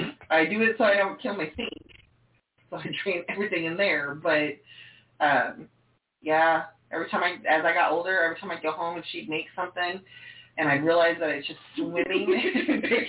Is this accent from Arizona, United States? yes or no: no; Oklahoma, United States; I'm from Oklahoma.